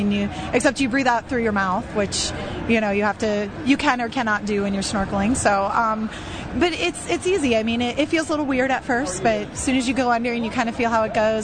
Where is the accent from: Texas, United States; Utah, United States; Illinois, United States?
Illinois, United States; Lombard; Yeah, no, I know. I live right by it. So I'm from Lombard. So that's nice and close